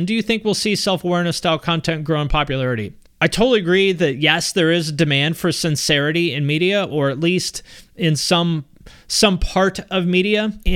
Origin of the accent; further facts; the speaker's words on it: Seattle, Washington, United States; moved away; also born or lived in Cleveland; I grew up in the Seattle area, and I just thought the rest of the country must be better than